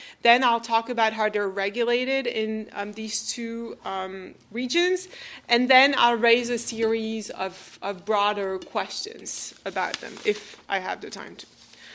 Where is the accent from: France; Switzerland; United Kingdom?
France; English is a second language; mostly in France, my home country, as you can hear.